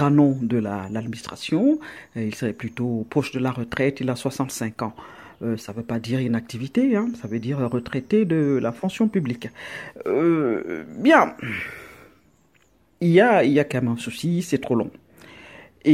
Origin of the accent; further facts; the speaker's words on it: Cameroon; quand j'étais enfant ici au Cameroun